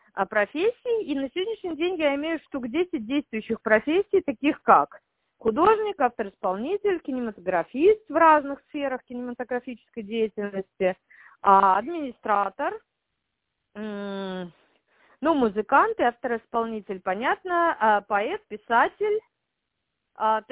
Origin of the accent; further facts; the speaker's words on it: Saint Petersburg, Russia; born there; Я родилась в Санкт-Петербурге, в России, тогда, когда он еще был СССР, Советским Союзом.